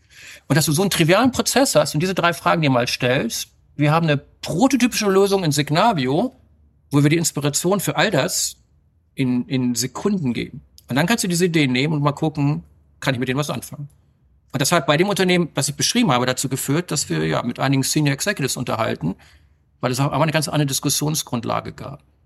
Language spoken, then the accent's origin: German; Bremen, Germany; moved away as an adult; also born or lived in Münster; now in Brisbane, Australia; Ich bin in Bremen groß geworden. 20 Jahre Bremen und dann 10 Jahre Münster. Und dann bin ich ja 1998 damals noch unter dem Deckmantel von SAP und Ares nach Brisbane gegangen.